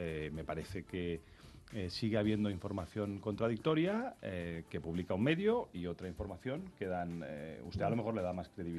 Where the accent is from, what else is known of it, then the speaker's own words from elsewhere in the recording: Catalonia, Spain; Yo soy catalán y cuando voy a Barcelona hay muchas conversaciones que no puedo tener.